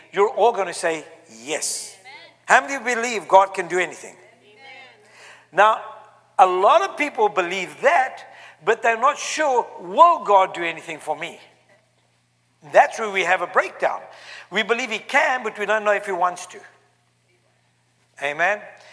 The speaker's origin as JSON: {"language": "English", "country": "South Africa", "moved": "as an adult", "lives_now": "United States", "said": "I'm from South Africa. Came here with two suitcases and that's it. And in 19 years"}